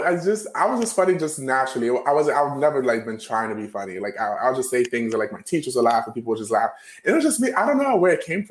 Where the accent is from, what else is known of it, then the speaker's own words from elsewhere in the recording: New York City, New York, United States; The Bronx, New York.